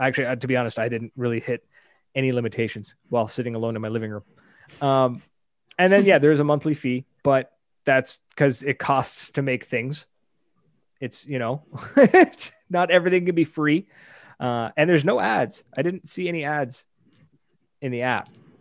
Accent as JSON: {"language": "English", "country": "Canada", "said": "that's me being Canadian."}